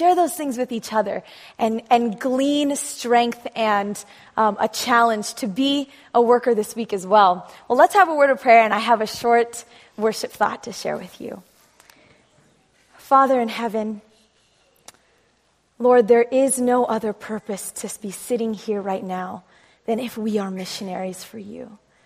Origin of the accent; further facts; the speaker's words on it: Berrien Springs, Michigan, United States; I grew up in a Seventh-day Adventist home. Some of you have heard me share my testimony, I guess. I was born in Berrien Springs.